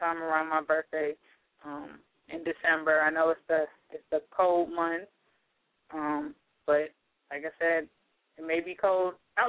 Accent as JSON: {"language": "English", "region": "New York", "country": "United States", "tie": "born or raised there", "said": "so, you know, it's only right to do it back in my hometown. So definitely looking to do it in New York"}